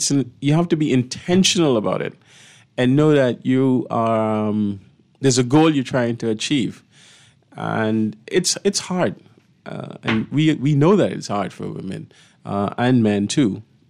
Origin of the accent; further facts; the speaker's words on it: New Providence, Bahamas; I grew up in Second Street, the Grove. I came from very humble beginnings. I went to Government High, and I always like to say not the Government High that people talk about, the one in Yellow Elder.